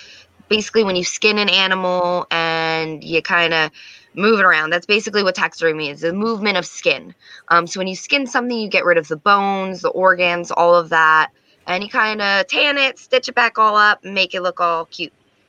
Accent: New Jersey, United States; I'm from Jersey, born and raised.

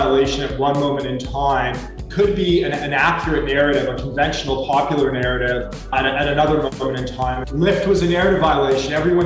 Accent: Calgary, Alberta, Canada; Canadian. I grew up in Calgary, sort of, you know, pretty close to the mountains, Western Canada.

